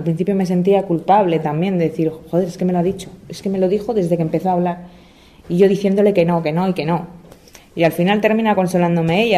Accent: Calahorra, La Rioja, Spain; vengo de Calahorra, la de Oja.

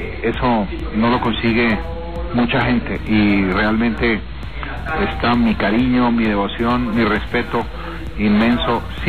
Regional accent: Cucaita, Boyacá, Colombia; yo soy de Cucaita, en Boyacá. Yo nací cuando todavía no había una buena carretera

